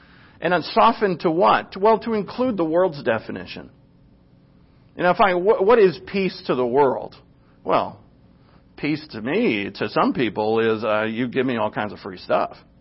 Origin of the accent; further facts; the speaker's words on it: Rhode Island, United States; born there; Because I'm from the North. I was born in Rhode Island, which, by the way, was the last state to sign on to the Constitution.